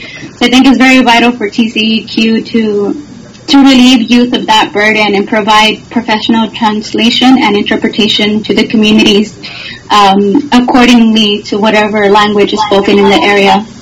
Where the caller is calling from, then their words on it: Houston, Texas, United States; I am calling from Houston.